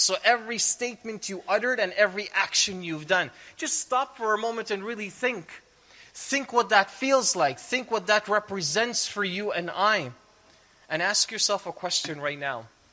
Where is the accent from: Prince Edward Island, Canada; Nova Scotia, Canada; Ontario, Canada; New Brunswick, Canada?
Ontario, Canada; Toronto; I know what it feels like. I'm from Toronto. I'm from Canada. So I live the same culture and the same lifestyle that you do.